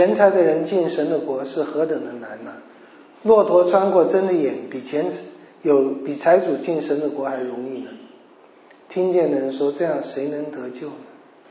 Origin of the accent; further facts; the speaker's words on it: China; 十诫很容易遵守，对我们中国人，对外国人可能九诫都很容易遵守，我们中国人第十诫孝敬父母也容易遵守